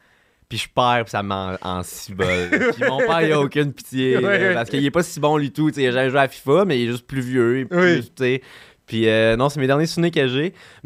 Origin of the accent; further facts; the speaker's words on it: Martinville, Quebec, Canada; C'est que je viens de Martinville. C'est un petit village. Tous mes amis habitaient loin.